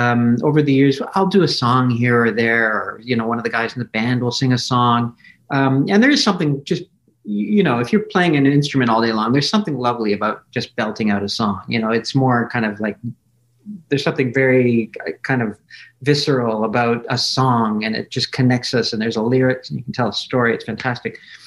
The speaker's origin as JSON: {"language": "English", "country": "Canada", "tie": "born or raised there", "also_born_or_lived": "France / Barcelona, Spain", "said": "I was born in France. My parents were Canadian. They were living there at the time. And we lived in Barcelona in Spain for about 6 months. Then when I moved to Canada"}